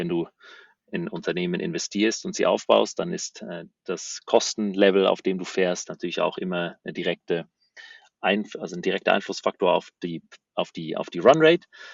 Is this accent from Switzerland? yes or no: yes; Switzerland; als Schweizer, wie du richtig gesagt hast, und aber auch Europäer